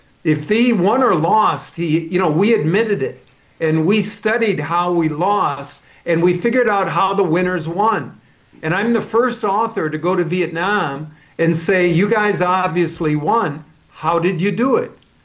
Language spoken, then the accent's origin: English; Wisconsin, United States; I'm from Wisconsin.